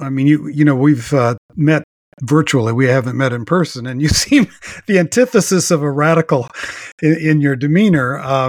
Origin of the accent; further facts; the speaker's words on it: Los Angeles, California, United States; I grew up in Los Angeles in the 50s.